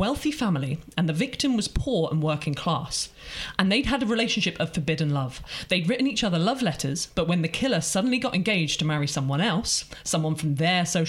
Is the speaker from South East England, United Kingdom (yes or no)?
yes; Isle of Wight, South East England, United Kingdom; And like a this is on the Isle of Wight. I come from the Isle of Wight.